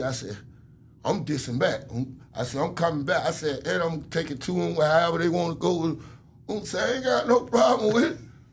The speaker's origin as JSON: {"language": "English", "town": "Canterville", "region": "Georgia", "country": "United States", "said": "And I'm from Canterville, and it was li"}